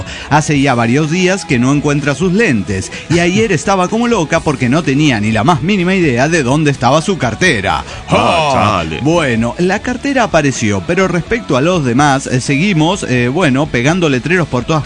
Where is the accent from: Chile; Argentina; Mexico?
Mexico; Valparaíso, Zacatecas; Bien, Valparaíso, Zacatecas, aquí sí, representado.